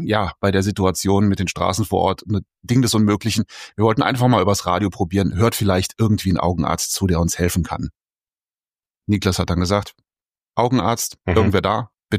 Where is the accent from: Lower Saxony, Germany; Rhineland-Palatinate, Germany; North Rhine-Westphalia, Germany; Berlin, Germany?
North Rhine-Westphalia, Germany; Euskirchen; Wir kommen aus Euskirchen.